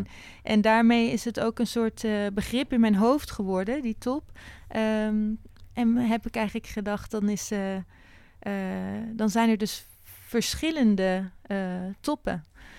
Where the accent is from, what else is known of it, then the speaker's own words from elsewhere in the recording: Haarlem, North Holland, Netherlands; Ik ben in Haarlem opgegroeid.